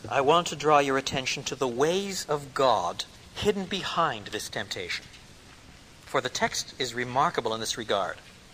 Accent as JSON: {"language": "English", "region": "Quebec", "country": "Canada", "tie": "born or raised there", "said": "Now, quite frankly, I was brought up in Quebec, and you grow up with skates on your feet. You probably skate before you walk."}